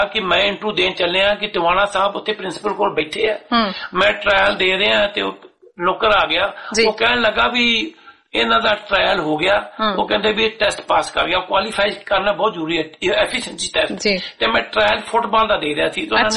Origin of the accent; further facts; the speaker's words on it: Mughal Sarai, Uttar Pradesh, India; also born or lived in Moga; ਮੈਂ ਮੋਗੇ ਤੋਂ ਮੈਂ ਬਿਲੋਂਗ ਕਰਦਾ ਤੇ ਜੰਮਿਆ ਉੱਥੇ, ਪਲਿਆ ਮੈਂ ਮੁਗਲ ਸਰਾਏ। ਮੇਰੇ ਪਿਤਾ ਜੀ ਰੇਲਵੇ ਦੇ ਗਸਟ ਅਫਸਰ ਸੀਗੇ